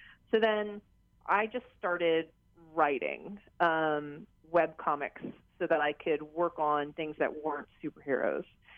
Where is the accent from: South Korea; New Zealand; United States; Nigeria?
South Korea; moved away as an adult; Yeah, so I am half Korean. I was born in Korea. My dad was in the Air Force, and he was stationed in Korea when he met my mom.